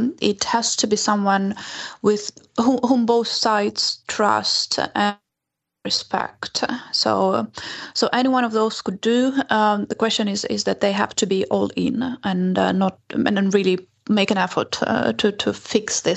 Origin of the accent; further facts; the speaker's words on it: Ukraine; When I'm hearing from Donald Trump saying that Ukrainians don't want peace, it's on a very personal level, very, very, very offensive to me to hear anything like that, because we want nothing more than peace.